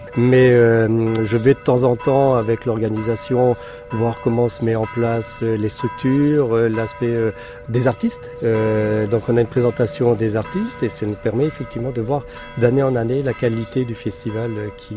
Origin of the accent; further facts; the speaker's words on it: Bordeaux, Nouvelle-Aquitaine, France; Alors non, je ne suis pas de Wolfisheim, moi je suis bordelais.